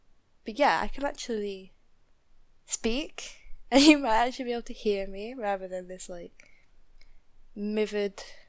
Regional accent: Yorkshire and the Humber, United Kingdom; I'm from Ye Old Yorkshire in England. That's North England, if you're not sure.

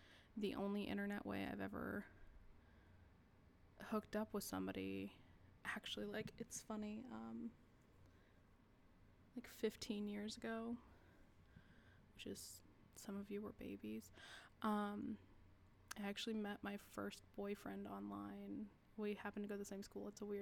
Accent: Texas, United States; It's just my comfort food from being a kid growing up in South Texas.

